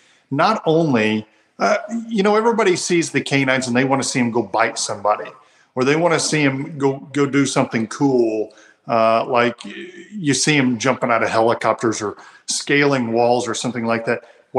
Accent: Ozark, Missouri, United States; I was born and raised here in Ozark, Missouri, which is a small town just south of Springfield, Missouri.

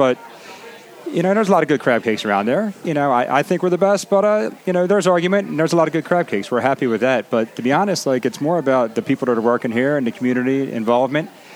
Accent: Dundalk, Maryland, United States; I was over there by Hollery Middle. You know, pretty much

